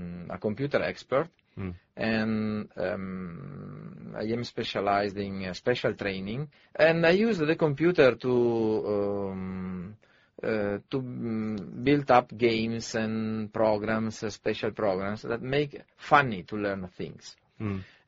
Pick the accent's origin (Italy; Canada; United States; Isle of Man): Italy; Veneto; English is a second language; now in China; I am coming from Italy, nearby Venice, a beautiful city.